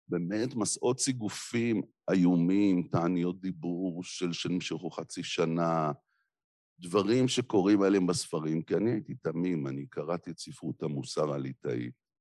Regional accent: Jerusalem, Jerusalem District, Israel; אני גדלתי בתוך עולם חילוני, בשכונת רמת אשכול בירושלים. אז היו לי חברים שלא היו דתיים

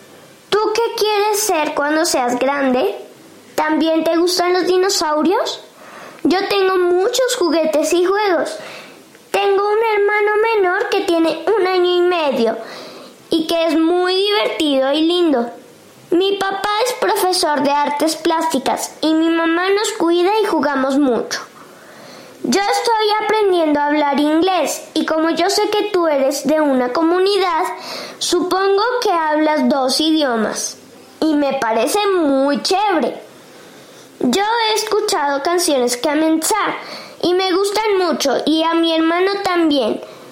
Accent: Manizales, Caldas, Colombia; born there; also born or lived in Valle del Cauca / Bogotá / Cundinamarca; now in Sesquilé, Colombia; Yo nací en Manizales y he vivido en el Valle del Cauca, Bogotá y otros municipios de Cundinamarca. Y ahora vivo en Sesquilé

